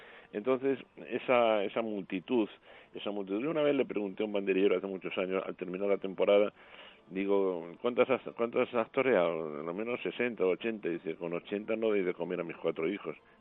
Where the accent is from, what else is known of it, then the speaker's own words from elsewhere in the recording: Spain; como naturalista español